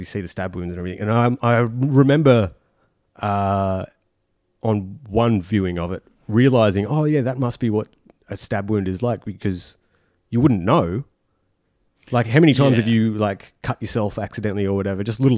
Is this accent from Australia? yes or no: yes; Australia; Like being Australian, doing an Australian podcast and then talking about the movie Chopper.